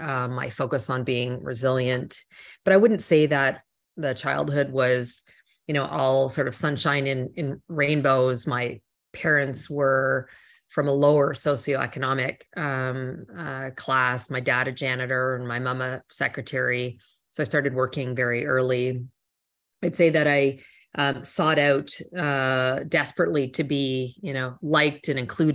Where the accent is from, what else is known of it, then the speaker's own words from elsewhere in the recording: Ottawa, Ontario, Canada; born there; Your listeners might detect the faintest bit of an accent. I'm originally from Canada, and so I was born in Ottawa, which is the nation's capital, actually.